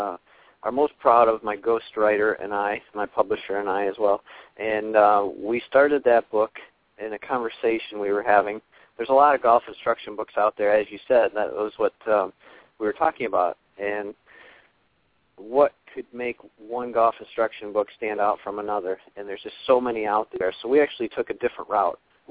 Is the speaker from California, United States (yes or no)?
no; Michigan, United States; I'm from Michigan originally and relocated back to Grand Rapids in the winter of 2006 to start up my own company.